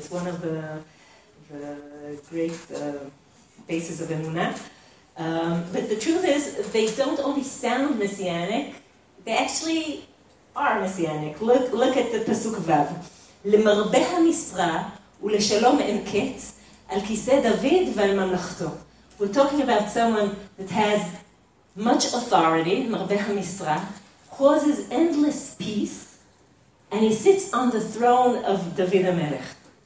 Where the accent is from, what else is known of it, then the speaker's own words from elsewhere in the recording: Israel; born there; English is a second language; I was born in Israel, and thank God my parents made Aliyah before I was born, and there isn't a day that goes by that I'm not grateful for that, but you have to pay the price for my accent and lack of vocabulary when I stumble on the words.